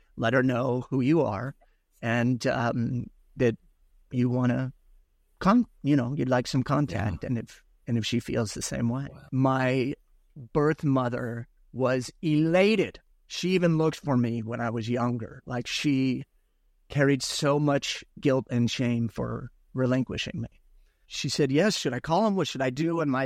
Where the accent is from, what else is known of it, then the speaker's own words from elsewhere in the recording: Missouri, United States; born there; Missouri was very closed. I was born on the Missouri side.